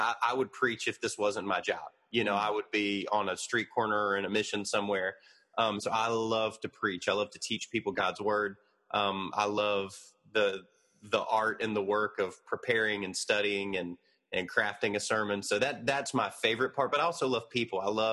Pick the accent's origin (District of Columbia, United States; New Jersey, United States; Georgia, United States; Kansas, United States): Georgia, United States; But I was born in South Georgia. My dad pastored in South Georgia. So the accent is a combination of a dad from West Texas, a mom from East Tennessee, and then growing up around a bunch of people from South Georgia and North Florida.